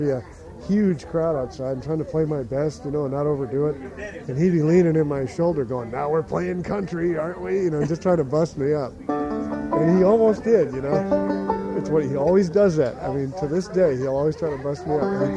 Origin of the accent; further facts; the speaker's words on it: West Point, New York, United States; Well, I grew up near West Point Military Academy in New York